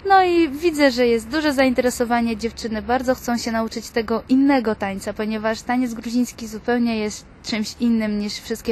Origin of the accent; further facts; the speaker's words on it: Georgia; Polish is a second language; a ja jeszcze jestem z Gruzji